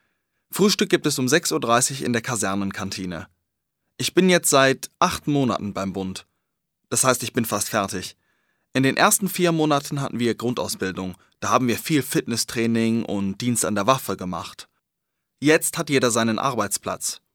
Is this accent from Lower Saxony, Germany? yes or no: yes; Hanover, Lower Saxony, Germany; now in Rennerod, Germany; Aber Renneroth ist hier ein kleines Kaff und es ist nicht viel los. Ich komme aus Hannover und vermisse die Großstadt schon etwas.